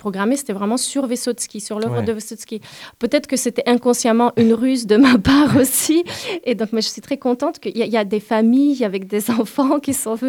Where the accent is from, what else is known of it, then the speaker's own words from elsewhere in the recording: Russia; Et mes grands-parents qui sont ukrainiens, mais je suis née en Russie, j'ai vécu en Russie, j'ai un passeport russe, donc je n'ai pas de passeport ukrainien